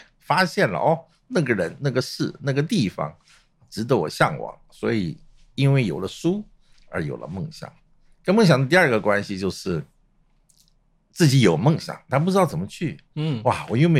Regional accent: South Korea; now in Taiwan; 因为我在韩国出生长大嘛

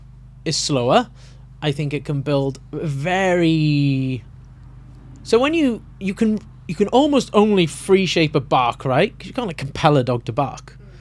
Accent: Cardiff, Wales, United Kingdom; moved away as an adult; I've spent my whole adult life here. Yeah, I do to a good degree. I feel more like I'm from Yorkshire than I do from Cardiff, which is where I'm actually from.

